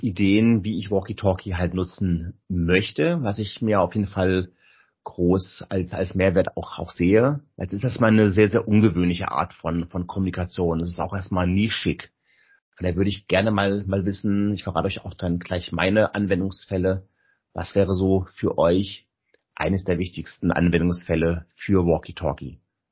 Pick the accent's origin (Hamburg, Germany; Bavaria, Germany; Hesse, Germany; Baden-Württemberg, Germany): Hesse, Germany; Kassel; Ich komme selber, komme ich aus Kassel, südlich von Kassel, wohne hier in Nordhessen